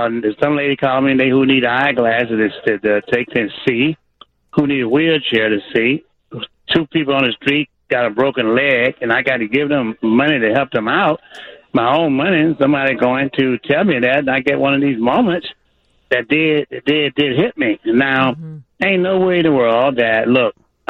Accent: the South, United States; Listen, guys, I was raised in the South where we could not take and walk on the other side of the street

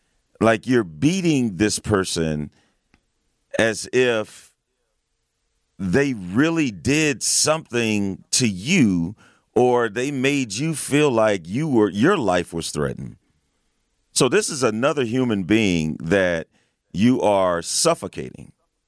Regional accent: East St. Louis, Illinois, United States; I mean, I grew up in the hood. I grew up in East St. Louis, Illinois. At one point, the murder capital of the United States.

